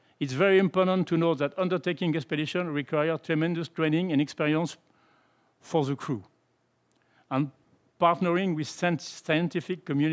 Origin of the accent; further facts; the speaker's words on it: France; English is a second language; as you say. I am from Pono in France. That explains my bad accent.